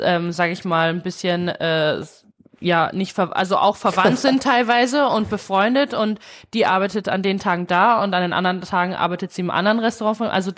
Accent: Munich, Bavaria, Germany; ich bin ein Münchner Kindl.

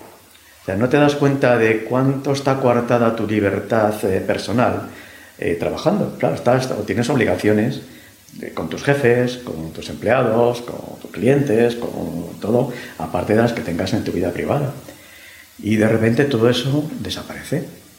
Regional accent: Madrid, Community of Madrid, Spain; porque a mí Madrid me gusta, yo soy madrileño de pro

